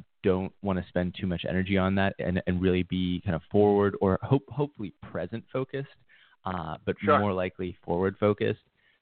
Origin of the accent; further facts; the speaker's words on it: Pittsburgh, Pennsylvania, United States; now in Chiang Mai, Thailand; growing up in Pittsburgh next to watching people who live here in Chiang Mai, Thailand